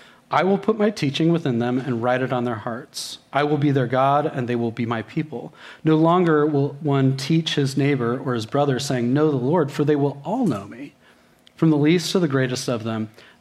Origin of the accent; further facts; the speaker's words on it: United States; as an American, and especially as a 30-year-old, I was like, sweet, three courses, that's a lot of food.